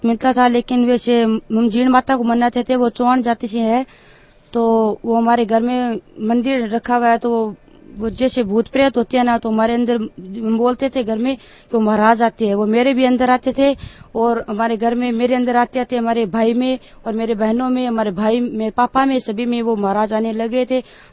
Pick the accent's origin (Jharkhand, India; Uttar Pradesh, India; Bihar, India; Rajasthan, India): Rajasthan, India; Bigga; हमारे गांव बिग्गा है जिसमें लोक देवता बिग्गो जी बहुत बड़े हैं